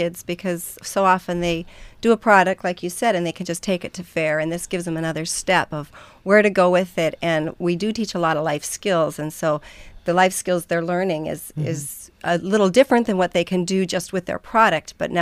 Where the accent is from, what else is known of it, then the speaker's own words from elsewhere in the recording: Minnesota, United States; Well, I was in 4-H as a kid. I grew up in Minnesota.